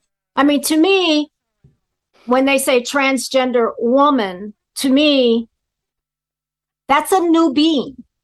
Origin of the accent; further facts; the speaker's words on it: Haiti; I was brought up in Haiti.